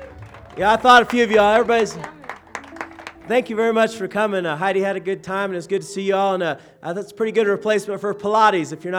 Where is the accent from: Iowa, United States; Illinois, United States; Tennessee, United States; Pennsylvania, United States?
Tennessee, United States; Johnson City; We're out from Johnson City, Tennessee on our big summer tour here.